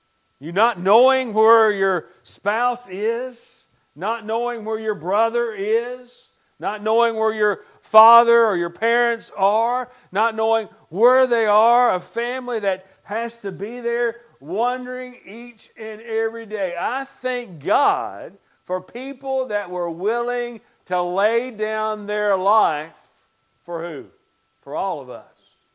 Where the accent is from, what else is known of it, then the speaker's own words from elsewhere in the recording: United States; I'm also proud today to be an American, aren't you? I am also proud in being an American, aren't you?